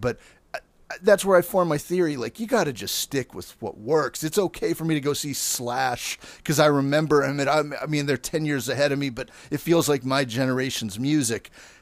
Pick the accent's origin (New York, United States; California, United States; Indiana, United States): New York, United States; Brooklyn; we're from Brooklyn, but Pittsburgh's strong, yeah.